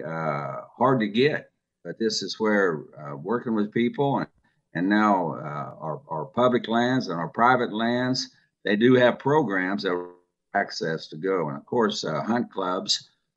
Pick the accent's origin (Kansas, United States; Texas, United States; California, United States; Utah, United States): Kansas, United States; Junction City; like growing up in Junction City, I could put a firearm over my shoulder and walk two blocks and I was out in the woods.